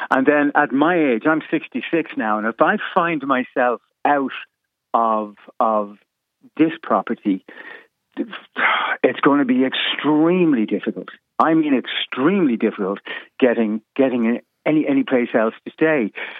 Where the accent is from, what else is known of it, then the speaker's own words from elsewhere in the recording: Dublin, Leinster, Ireland; Now, I'm born and bred in Dublin, but there isn't a hope in hell, I found, from my experience, getting any place in Dublin.